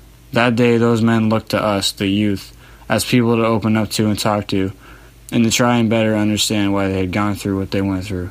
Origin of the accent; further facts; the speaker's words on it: United States; as an American, it is my duty to understand the world we live in to the best of my ability.